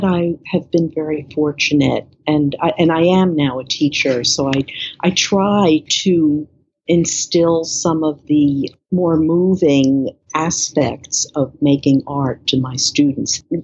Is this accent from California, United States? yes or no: no; New York City, New York, United States; I grew up in New York City.